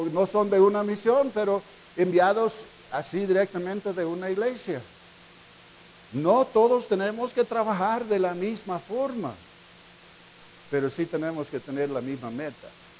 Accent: United States; vengo de los Estados Unidos

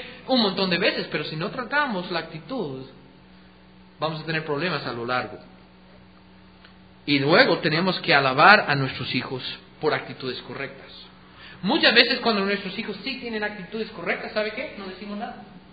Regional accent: United States; En mi país, en los Estados Unidos, hace muchos años

